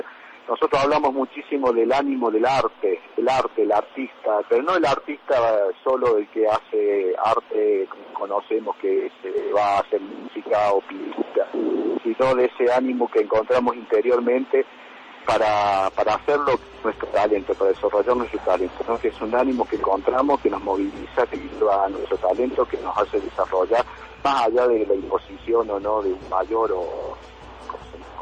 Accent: Argentina; vengo de Argentina

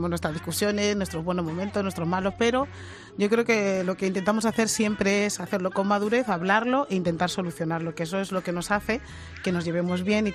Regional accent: Madrid, Community of Madrid, Spain; born there; nací en Madrid, mis padres son de Guinea Ecuatorial

